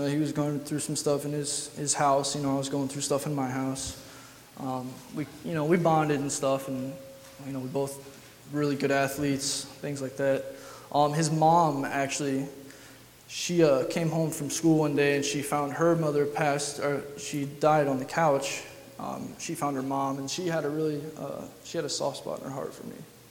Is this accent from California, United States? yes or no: no; Macomb, Illinois, United States; I'm 25. I'm from Macomb, Illinois.